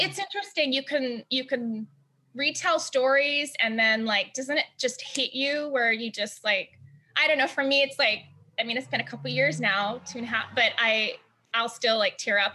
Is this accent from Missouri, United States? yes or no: no; Hawaii, United States; I'm used, you know, I'm from Hawaii.